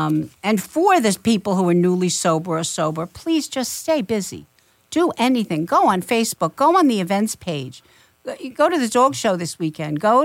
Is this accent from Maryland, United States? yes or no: no; North Carolina, United States; Now I like country music, now that I'm really from North Carolina.